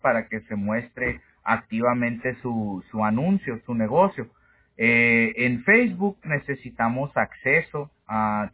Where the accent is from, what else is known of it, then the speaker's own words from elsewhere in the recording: Hermosillo, Sonora, Mexico; Yo soy de Sonora. Yo soy de Sonora.